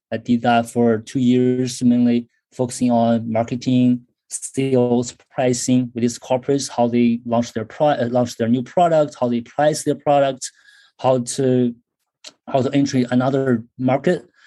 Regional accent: China; moved away as an adult; now in United States; So originally I'm from China. I grew up in China, went to school in China, graduated from college in Shanghai. Then that was about 15 years ago. I applied for schools in the US, got here for my PhD

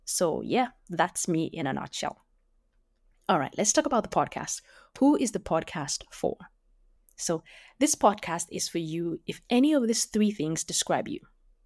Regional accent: Lagos, Nigeria; I was born and raised in Lagos, Nigeria.

